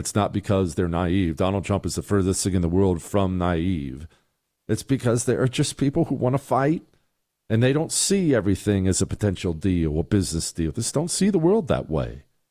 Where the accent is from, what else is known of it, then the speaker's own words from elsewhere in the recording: Montana, United States; also born or lived in Steubenville, Ohio / Toronto, Ohio; I was born in Steubenville, Ohio. I grew up until I was 10 years old in Toronto, Ohio. And then at 10, my parents moved us out to Montana, and that's where I grew up from there.